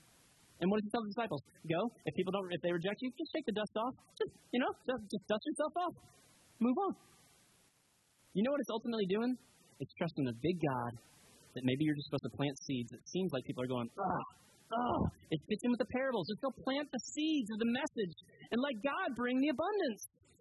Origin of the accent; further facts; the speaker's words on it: Coral Springs, Florida, United States; I know when I go back to my hometown, people still look at me like, I remember you. I think my face is still in Walmart somewhere. I'm not allowed in the one in Coral Springs, Florida.